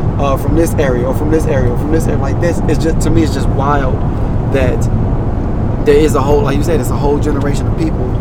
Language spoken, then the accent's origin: English; Arkansas, United States; I was born and raised in Arkansas, north of Little Rock, so that's Pulaski County.